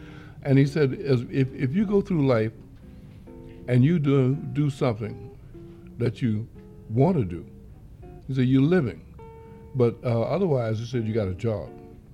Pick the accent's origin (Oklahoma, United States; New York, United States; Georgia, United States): New York, United States; We grew up together in New York.